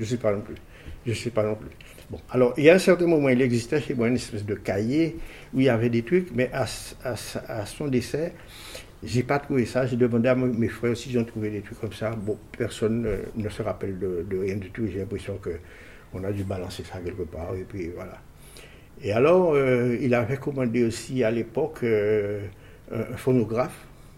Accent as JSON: {"language": "French", "town": "Port-Louis", "country": "Guadeloupe", "tie": "born there", "said": "je suis né à Port-Louis, plus exactement à la section Souffleur, et je suis né en 1935."}